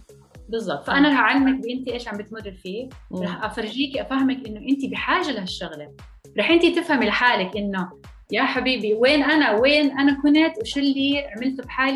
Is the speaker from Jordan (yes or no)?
yes; Jordan; also born or lived in France; انا جاي من هذا المجتمع. هلا انا اصلي اردنيه فلسطينيه، ولدانا بفرنسا بس عشت معظم حياتي معظم طفولتي بالاردن